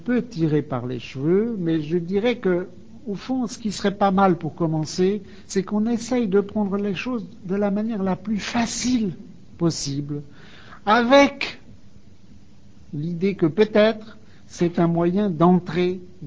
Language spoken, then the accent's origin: French; France; Enfin, je suis français.